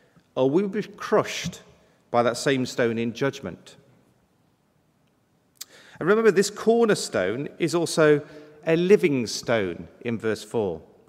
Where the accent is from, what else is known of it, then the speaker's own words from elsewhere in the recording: East Midlands, United Kingdom; I'm from Derbyshire, in the middle of the country, which is in the Peak District.